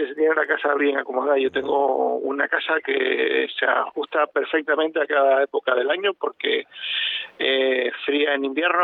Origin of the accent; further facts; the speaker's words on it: Santa Cruz de Tenerife, Canary Islands, Spain; Yo soy de Santa Cruz.